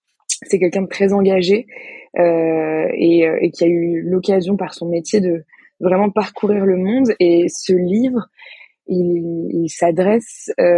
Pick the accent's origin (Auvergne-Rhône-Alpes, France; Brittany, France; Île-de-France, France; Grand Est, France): Île-de-France, France; Paris; je suis née et j'ai grandi à Paris depuis toute petite. Je suis en région parisienne depuis que je suis toute petite.